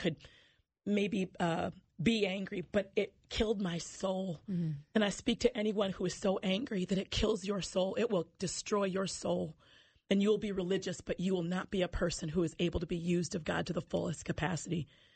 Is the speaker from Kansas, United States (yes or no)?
no; Minnesota, United States; And also growing up in the Rondo neighborhood, it was, has always been relatively diverse.